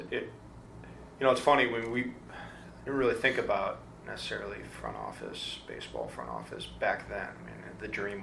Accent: Midwest, United States; because I came from the Midwest. I mean, we played a lot of baseball

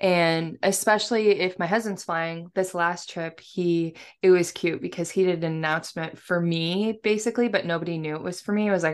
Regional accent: West Coast, United States; I have to choose Alaska because I'm from the West Coast.

